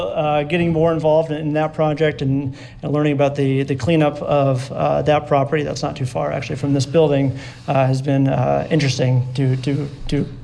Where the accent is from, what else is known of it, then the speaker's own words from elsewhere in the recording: Midwest, United States; also born or lived in Vermont; Yeah, I grew up in the Midwest. I was in Vermont for about a dozen years before coming here.